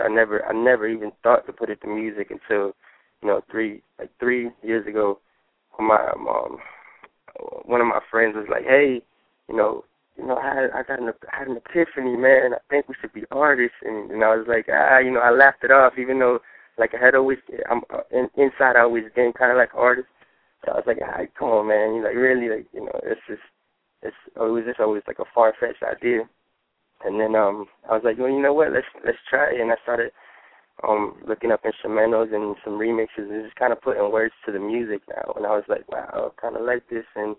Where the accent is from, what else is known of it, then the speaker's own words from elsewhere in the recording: Sarasota, Florida, United States; also born or lived in Frankfurt, Germany / Georgia; I was only out there like 1 year, so we moved to Georgia. We lived in a few different places, but I grew up here in Sarasota, Florida, and that's where I'm at right now.